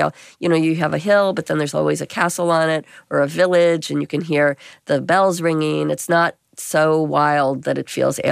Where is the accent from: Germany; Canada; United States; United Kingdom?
United States; St. Louis, Missouri; also born or lived in Rome; Well, I grew up in St. Louis, Missouri